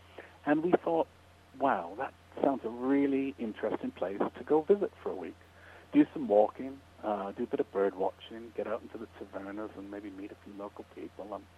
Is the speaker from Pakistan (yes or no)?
no; Canada; Now, I grew up in Canada, so it was an obvious choice as one possibility.